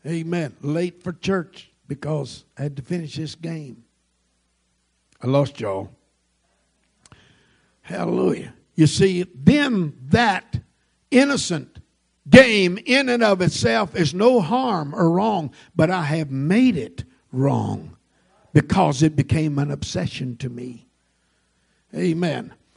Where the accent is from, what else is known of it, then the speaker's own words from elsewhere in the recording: Texas, United States; I guess I come from Texas, amen, and I changed that a little bit